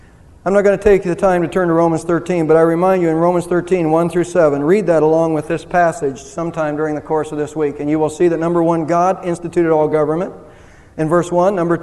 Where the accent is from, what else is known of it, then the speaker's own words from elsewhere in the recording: Texas, United States; And sometimes we flaunt that in Texas. I'm a Texan.